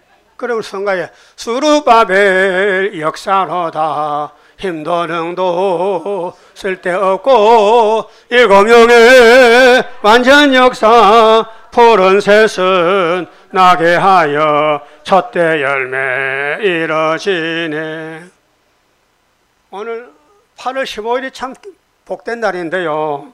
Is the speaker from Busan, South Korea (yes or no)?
no; Uiseong, North Gyeongsang, South Korea; 제 고향이 경상북도 의성입니다.